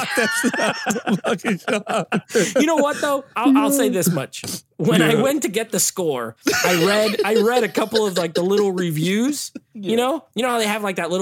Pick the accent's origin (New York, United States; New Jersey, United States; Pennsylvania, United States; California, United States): New York, United States; Bronx; born there; Now, Alex, I was born in the Bronx way back in the late 80s, so this is a hometown movie for me.